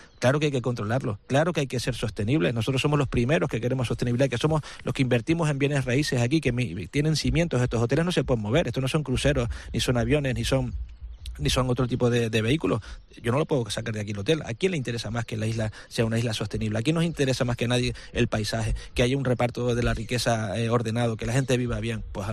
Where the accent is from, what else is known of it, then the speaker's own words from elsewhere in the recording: Canary Islands, Spain; nosotros no somos ni Barcelona, ni somos Venecia, ni somos Hawái. Somos Canarias